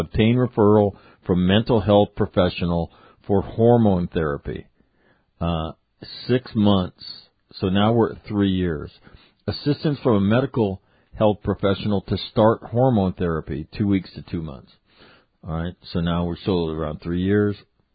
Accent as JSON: {"language": "English", "town": "Sacramento", "region": "California", "country": "United States", "said": "We're both from Sacramento, right? We're Northern California guys."}